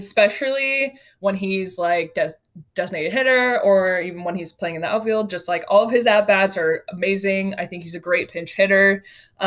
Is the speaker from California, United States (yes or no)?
yes; Davis, California, United States; He's from Sacramento. I'm from Davis, so I think that's really cool.